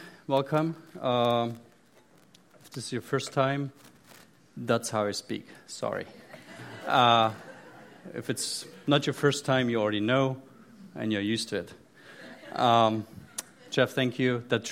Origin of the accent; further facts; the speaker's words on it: Germany; accent: German; now in United States; there's a slight accent in my speech, and it has to do with Germany. I'm American, but I was born in Germany to German parents, and I grew up in East Germany.